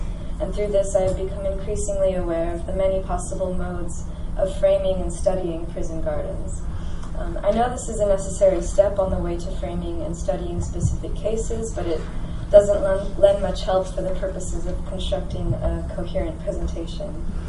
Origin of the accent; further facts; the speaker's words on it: California, United States; born there; And although I was born in California, I arrived here in a roundabout way